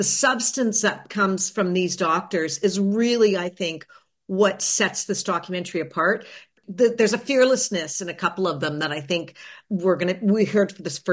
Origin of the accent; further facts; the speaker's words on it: Canada; I didn't, as a Canadian filmmaker and someone who was not, I was not born when he was assassinated.